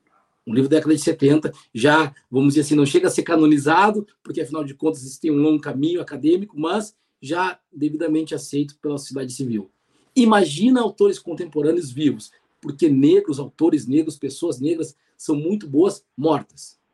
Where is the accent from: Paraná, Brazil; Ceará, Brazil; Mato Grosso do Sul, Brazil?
Paraná, Brazil; born there; e aí eu nasci no Paraná, eu posso dizer com muita tranquilidade